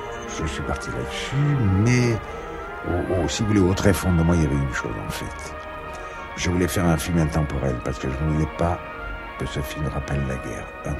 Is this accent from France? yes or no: yes; Lunel, Occitanie, France; born there; Alors moi, je suis né à Lunel.